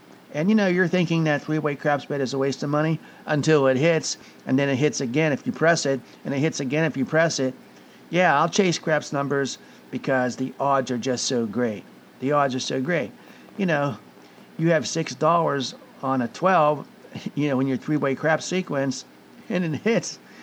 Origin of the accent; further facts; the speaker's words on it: Pittsburgh, Pennsylvania, United States; I bought a Raiders hat, you know, and I'm from Pittsburgh.